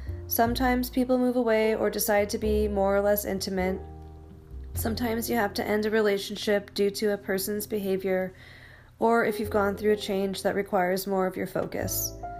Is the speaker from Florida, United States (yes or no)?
no; Olympia, Washington, United States; from Olympia, Washington.